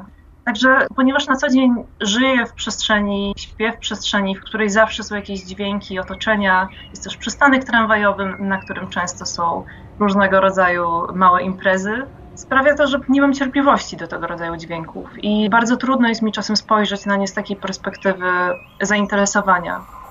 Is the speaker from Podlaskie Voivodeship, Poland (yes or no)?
yes; Łomża, Podlaskie Voivodeship, Poland; Wychowałam się w Łomży i dużą część swojego dzieciństwa i czasu dorastania spędziłam bardzo blisko natury.